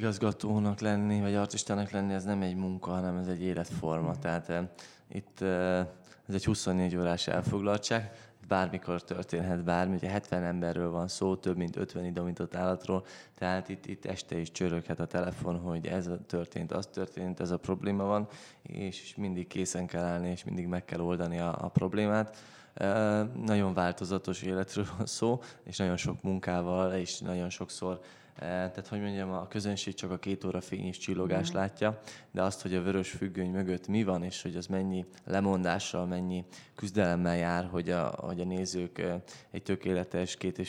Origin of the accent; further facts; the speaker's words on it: Budapest, Hungary; 7. generációs cirkusz családból származom, és tulajdonképpen Zuglóban nőttem fel, úgyhogy ide kötnek a szálak. Bölcsödébe, óvodába, iskolába és Zuglóba jártam, úgyhogy mondhatjuk, hogy törzsgyökeres zuglói vagyok.